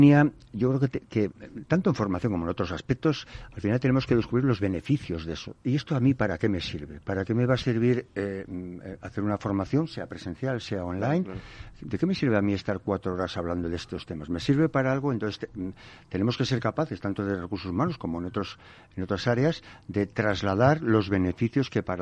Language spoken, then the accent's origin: Spanish; León, Castile and León, Spain; A mi tierra.